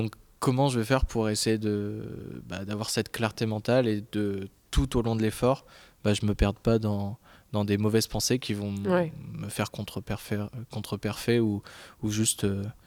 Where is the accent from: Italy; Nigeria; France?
France; Le Havre, Normandy; je suis du Havre, 26 ans et nageur.